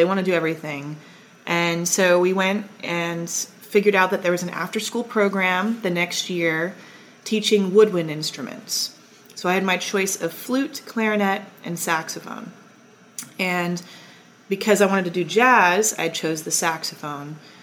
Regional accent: San Marcos, Texas, United States; I grew up in San Marcos, first of all, which is where I teach. So I feel very honored to be in the community that helped shape me as a person and then to give back to that community.

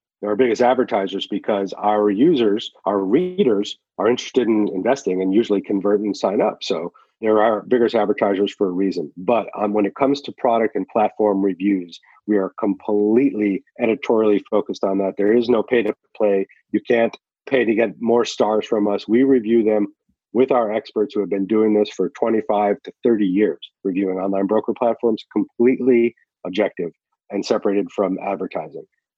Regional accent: New Mexico, United States; I'm from New Mexico, so I didn't really know what was happening in the New York finance scene.

